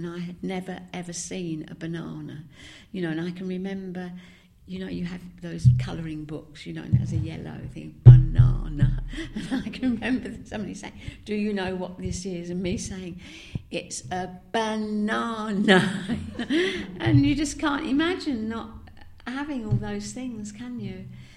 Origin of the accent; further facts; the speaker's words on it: London, United Kingdom; born there; I was born in South London